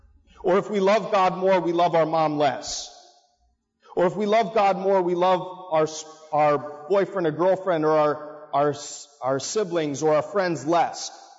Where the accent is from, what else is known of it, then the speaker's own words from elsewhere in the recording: Marblehead, Ohio, United States; I'm from Marblehead, Ohio. Many people think people only vacation there, but I actually lived there. I grew up there, and I'm the oldest of five. I went to Sandusky St. Mary's for high school.